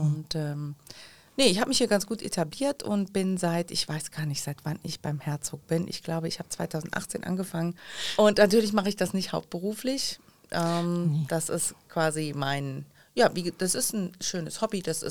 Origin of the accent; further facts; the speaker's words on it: North Rhine-Westphalia, Germany; Ich komme nicht aus Jülich. Ich komme aus der Heinsberger Gegend, gerne Holland-Süd genannt